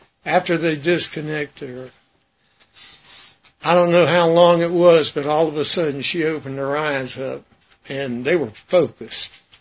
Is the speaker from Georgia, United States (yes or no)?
yes; Georgia, United States; also born or lived in Key West; I was born in Key West and spent most of my time in Georgia. I'm a damn cracker, you know.